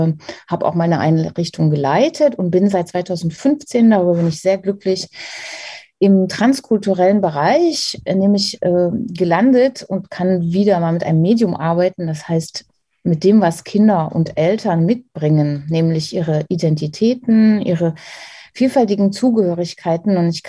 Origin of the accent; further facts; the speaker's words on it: Saxony, Germany; born there; Ich bin hier in Sachsen geboren, im Erzgebirge, und bin aber schon auch ein bisschen durch die Welt gegangen